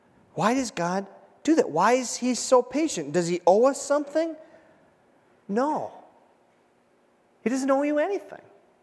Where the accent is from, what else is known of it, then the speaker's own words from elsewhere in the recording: United States; See, as an American, you think, you know, we think, I deserve a second chance.